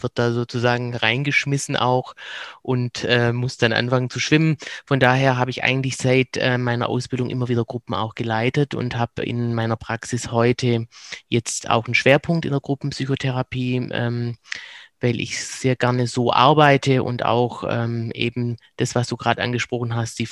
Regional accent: Baden-Württemberg, Germany; accent: Swabian; now in Cologne, Germany; Wie man hört, komme ich aus dem Schwäbischen und bin in Köln gelandet.

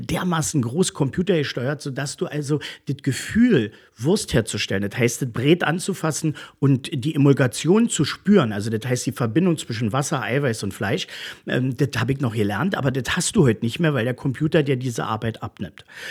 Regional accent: Berlin, Germany; ich bin ja in Neukölln groß geworden, habe ich gesagt, das war in der Siegfriedstraße.

